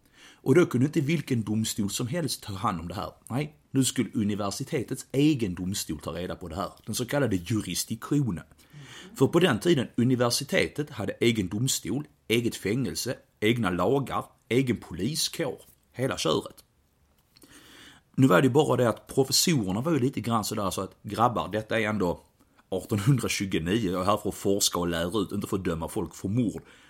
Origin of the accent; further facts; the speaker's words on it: Lund, Skåne, Sweden; här från min hemstad Lund, där jag bor nu.